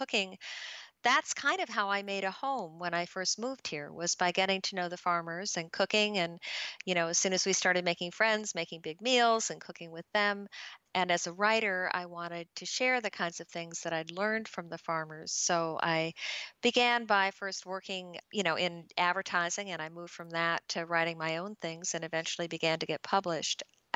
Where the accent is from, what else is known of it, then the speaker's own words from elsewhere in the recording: New Jersey, United States; now in Minneapolis, United States; And actually, I grew up in New Jersey. But when I moved to Minneapolis, I was just blown away by the bounty in our farmers markets